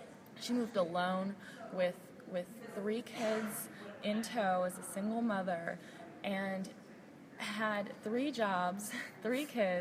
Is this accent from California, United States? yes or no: yes; California, United States; It also happens to be my home state. You know, I'm a California girl at heart.